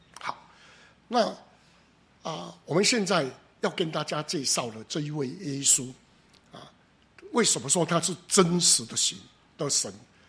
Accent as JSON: {"language": "Chinese", "country": "Taiwan", "tie": "born or raised there", "said": "以我们台湾来讲这一个民间信仰哦"}